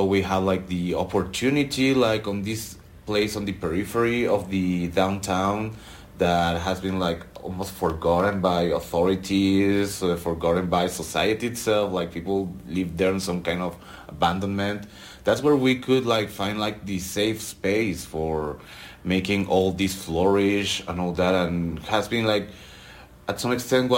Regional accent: Mexico City, Mexico; English is a second language; I'm from Mexico City.

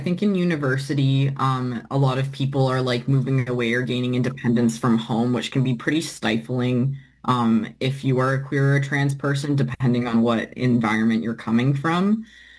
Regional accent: Alberta, Canada; I'm from Alberta, so I'm familiar with government book banning.

